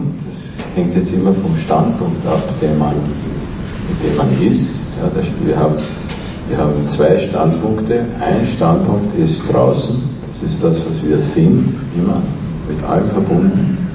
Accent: Austria; ich komme aus Österreich, habe dort ein Institut und auch in Spanien

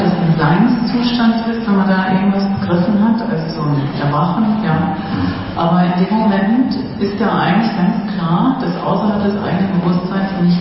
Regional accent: Berlin, Germany; Ja, ich komme aus Berlin.

